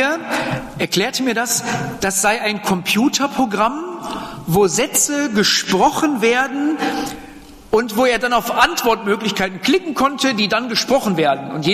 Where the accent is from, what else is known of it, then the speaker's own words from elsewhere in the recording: Germany; Ich weiß nicht, vielleicht sind wir Deutsche da auch bekloppt.